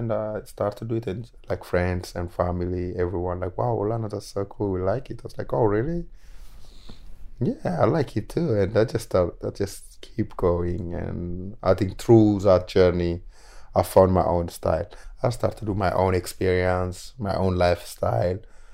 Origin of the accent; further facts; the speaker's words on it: Norway; moved away; also born or lived in Ethiopia; I born and raised in Ethiopia, and I grew up in Norway. I lived in Europe, and I moved here in 2015.